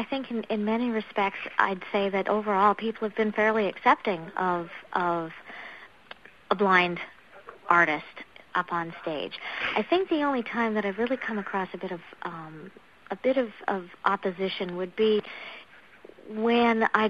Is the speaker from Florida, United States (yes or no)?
no; Colorado, United States; born there; also born or lived in Canada; I was born in Colorado, but I'm actually a dual citizen. I have citizenship, U.S. and Canadian. My parents are Canadian, but were stationed in Colorado at the time of my birth.